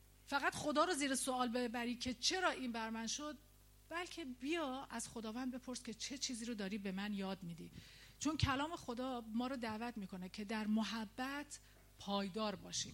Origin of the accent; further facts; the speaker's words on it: Iran; moved away; یادم من وقتی که از ایران اومدم اینجا خیلی تجربه خیلی چیزا رو نداشتم.